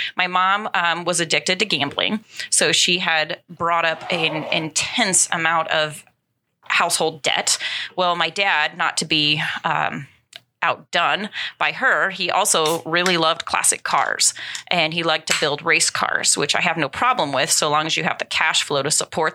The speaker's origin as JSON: {"language": "English", "town": "Anchorage", "region": "Alaska", "country": "United States", "tie": "born or raised there", "also_born_or_lived": "Fairbanks", "said": "I was born in Fairbanks, raised in Anchorage. My father was an army troop, so he was serving up there. He worked on helicopters. That's where my twin sister and I were born."}